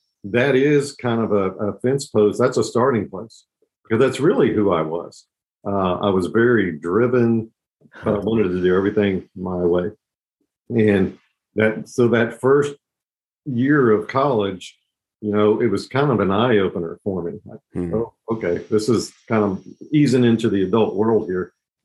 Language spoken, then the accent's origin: English; Houston, Texas, United States; And I grew up in Houston, Texas.